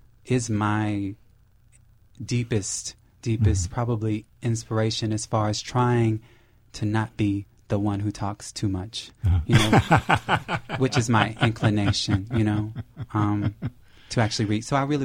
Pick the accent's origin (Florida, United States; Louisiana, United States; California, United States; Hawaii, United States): Florida, United States; Marianna; I grew up in a little town called Mariana, Florida. I grew up on the land on which my ancestors had actually been both master and slave.